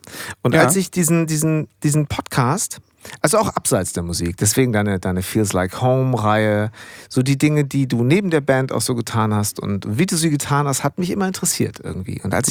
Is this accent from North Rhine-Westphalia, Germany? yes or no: no; Bad Segeberg, Schleswig-Holstein, Germany; ich bin ja groß geworden in Bad Segeberg tatsächlich.